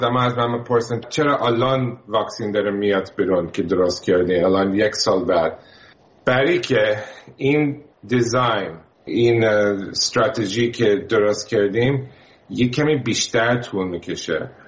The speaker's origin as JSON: {"language": "Persian", "country": "United States", "tie": "born or raised there", "second_language": "Persian", "said": "همه بیشتر خون با آدم اینجا هستن تو آمریکا، ولی همیشه زندگیم بزرگ شدم هم آمریکایی هم ایرانی."}